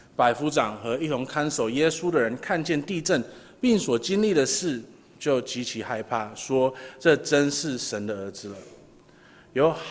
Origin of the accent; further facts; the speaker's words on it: Taiwan; 就是我们台湾人嘛，台湾人就是吃是最重要的